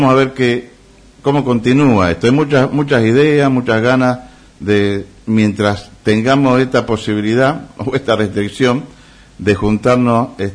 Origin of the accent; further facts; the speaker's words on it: Santa Rosa de Calamuchita, Córdoba, Argentina; bueno, yo soy de Santa Rosa, de Villa del Dique, de Embalse